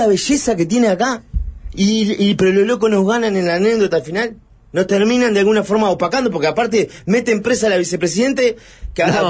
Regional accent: Uruguay

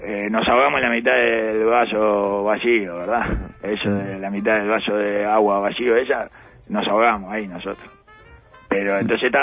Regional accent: Uruguay; por qué soy un uruguayo

